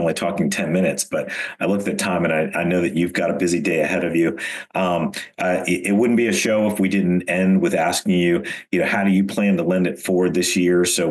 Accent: United States; I right now I agree that, as a consumer, as a human, as an American, as, father, husband, all the things.

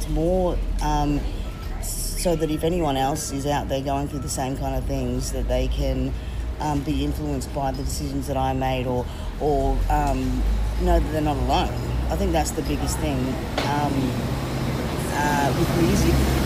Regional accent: Newcastle, New South Wales, Australia; now in Cairns, Australia; I am based in Cairns. I grew up in Newcastle, but I live back in Cairns again now. My mob's Cubby Cubby from Southeast Queensland.

